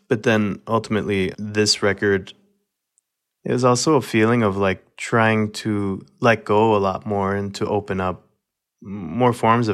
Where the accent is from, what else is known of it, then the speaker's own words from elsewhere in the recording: Florida, United States; And I grew up in South Florida, and the oranges were everywhere when I was growing up